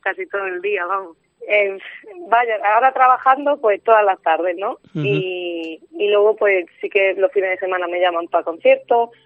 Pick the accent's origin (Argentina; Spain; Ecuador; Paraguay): Spain; Yecla, Region of Murcia; now in Granada, Spain; yo soy de Yecla, de un pueblo de Murcia, y vine a Granada a hacer el superior, el conservatorio superior.